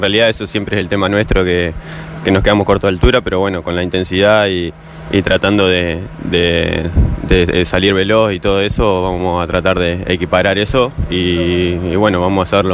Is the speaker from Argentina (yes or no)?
no; Uruguay; como uruguayos